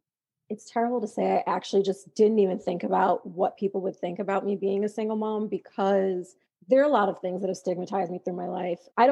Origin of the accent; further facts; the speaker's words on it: New York, United States; I am from New York.